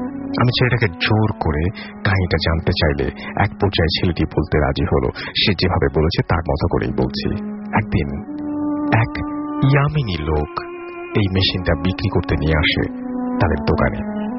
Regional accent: Munshiganj, Dhaka Division, Bangladesh; now in Saudi Arabia; আমি সৌদি আরবে আছি 5 বছর, আমার দেশের বাড়ি মুন্সিগঞ্জে

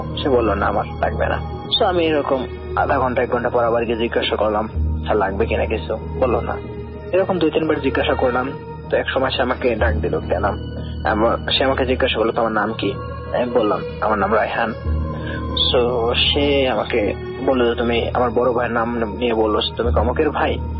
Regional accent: Gournadi, Barisal Division, Bangladesh; now in Saudi Arabia; আমি সৌদি আরবের একজন প্রবাসী, আমার বাড়ি বরিশালের গ্রনদীতে।

